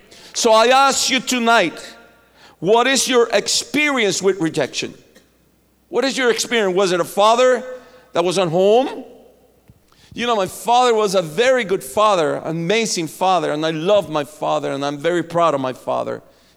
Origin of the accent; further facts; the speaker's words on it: Cuba; I come from Cuba.